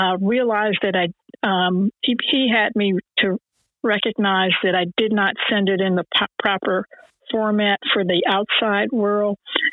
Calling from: New Jersey, United States; Good morning. I am calling from New Jersey, and I am so grateful, as always, for this room

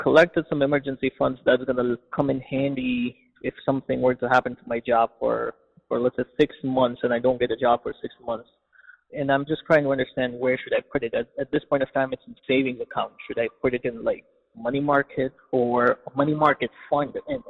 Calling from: Washington, District of Columbia, United States; Hey, Steve, Justin. … I'm from Washington, D.C.

